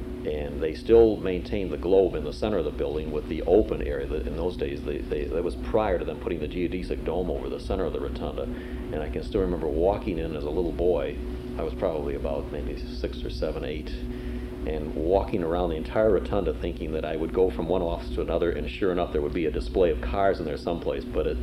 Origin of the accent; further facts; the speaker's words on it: Detroit, Michigan, United States; I was born in Detroit in 1937, and obviously coming from this town had to have some type of automotive influence